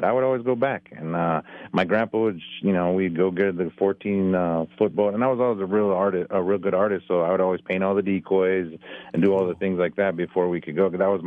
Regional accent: Yuma, Arizona, United States; born there; I'm actually from the West Coast. I was born in Yuma, Arizona, and my grandfather was a transplant from Minnesota

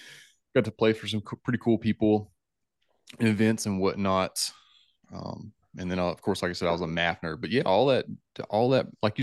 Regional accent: Redwood, Mississippi, United States; I grew up in Redwood, Mississippi, which is the very bottom of the Delta, which is where the Delta starts, where the Yazoo River and the Mississippi River split and meet.

